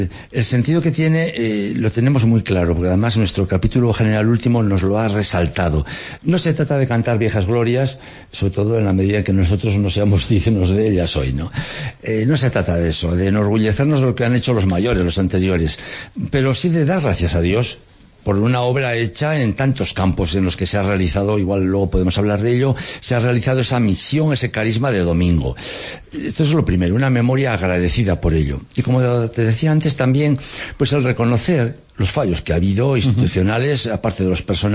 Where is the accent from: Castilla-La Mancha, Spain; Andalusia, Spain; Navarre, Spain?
Navarre, Spain; Echavarri; Pues de Tierra Estella.